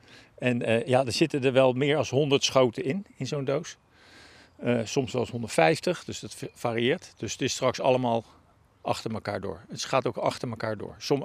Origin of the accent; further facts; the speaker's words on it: Giethoorn, Overijssel, Netherlands; Ik kom uit Giethoorn.